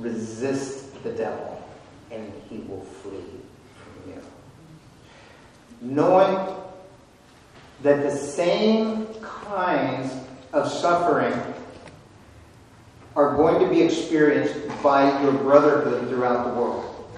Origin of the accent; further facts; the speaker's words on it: United States; Okay, I'm from Washington. That doesn't happen at my house.